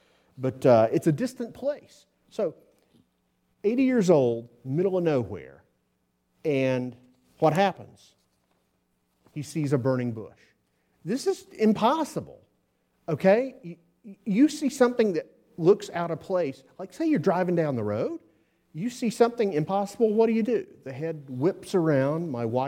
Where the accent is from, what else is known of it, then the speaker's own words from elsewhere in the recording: the South, United States; See, I grew up in the South, was raised there, lived there for many, many years